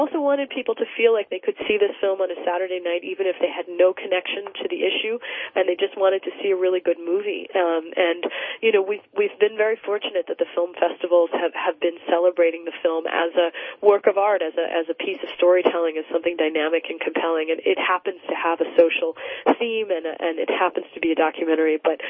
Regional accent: Montreal, Quebec, Canada; born there; also born or lived in Israel; I was born actually in Montreal. My father is Israeli and lives in Israel.

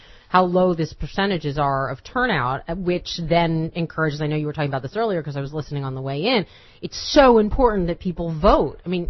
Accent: Florida, United States; Very proud of my home state.

